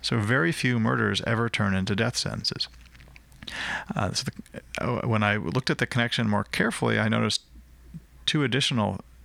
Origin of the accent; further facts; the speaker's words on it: Virginia, United States; some counties that I hadn't heard of in my home state of Virginia